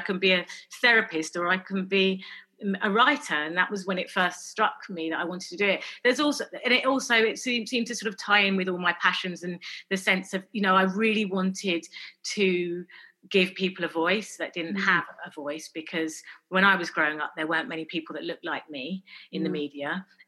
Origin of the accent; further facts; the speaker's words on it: London, United Kingdom; growing up in London and feeling, you know, slightly, you know, that we were slightly different from other families. You know, when I got to secondary school, my parents moved us out towards Essex for a bit more space.